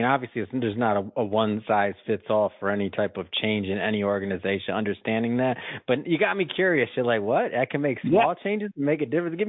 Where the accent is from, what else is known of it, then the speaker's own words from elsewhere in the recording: Detroit, Michigan, United States; I mean, I grew up in Detroit in the 80s.